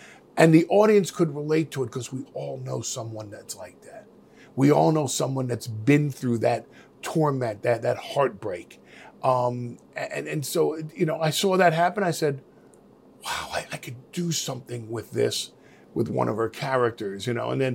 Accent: New York, United States; And if you see it and you're from Philly and I see it and I'm from New York and we look at it together

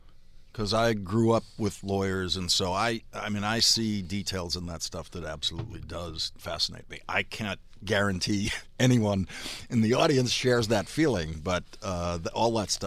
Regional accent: Dorchester, Massachusetts, United States; And so I was growing up in Dorchester, which is the largest

